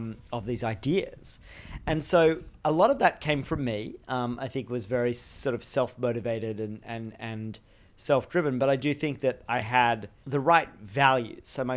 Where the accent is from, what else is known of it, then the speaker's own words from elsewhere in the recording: Australia; So I grew up in Australia and was the child of first-generation immigrants to Australia. So my mum is from Lebanon and so came to Australia in the 60s. And my dad is Dutch